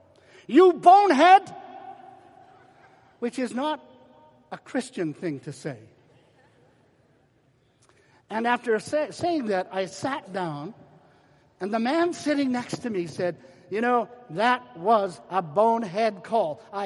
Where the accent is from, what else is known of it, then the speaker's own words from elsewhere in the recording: Edmonton, Alberta, Canada; especially in Edmonton, Alberta, which is my hometown.